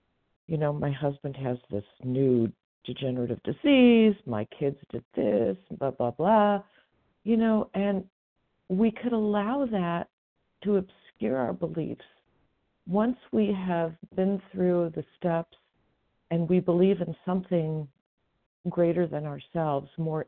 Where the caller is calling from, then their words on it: California, United States; I'm calling in from the Sierra Nevada foothills in Northern California.